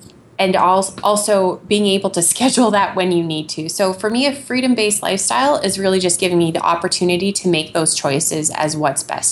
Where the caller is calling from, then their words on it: Saskatoon, Saskatchewan, Canada; I'm calling from Saskatoon, Saskatchewan, which is in Canada.